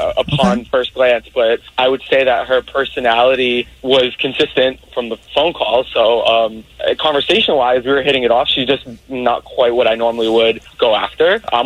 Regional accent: Brooklyn, New York, United States; From New York. Brooklyn, actually.

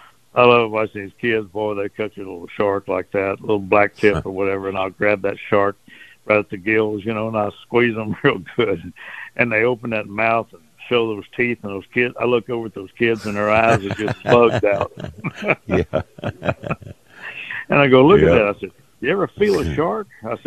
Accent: Port Arthur, Texas, United States; Yeah, I remember growing up in Port Arthur, man.

